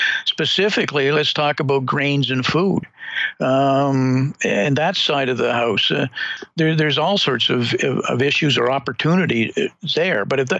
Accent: Canada; you know, I'm a Canadian.

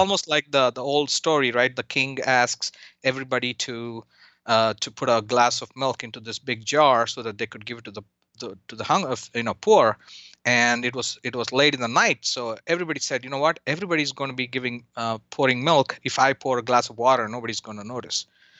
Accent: India; So growing up in India many years ago, we didn't have many channels.

